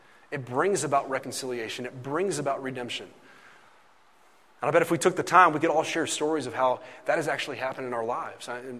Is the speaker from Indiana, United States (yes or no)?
yes; Indiana, United States; There's a Christian bookstore growing up in Indiana called Berean Bookstore.